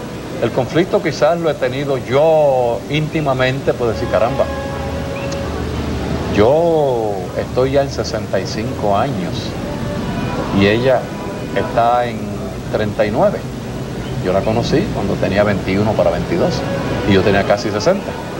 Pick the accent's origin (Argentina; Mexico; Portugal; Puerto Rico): Puerto Rico; Yo soy puertorriqueño.